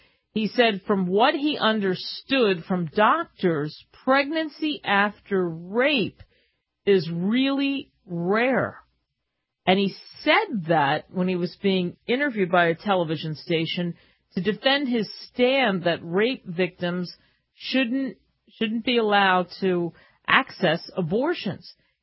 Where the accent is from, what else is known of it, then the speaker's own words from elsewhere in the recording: New Jersey, United States; When I was a kid in Jersey, growing up in New Jersey, they had those fogger trucks where they just pumped out the fog.